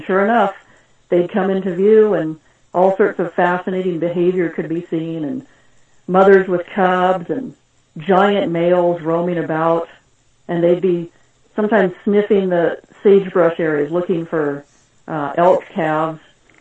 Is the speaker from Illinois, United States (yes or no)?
no; Berkeley, California, United States; I grew up in the Berkeley area of San Francisco Bay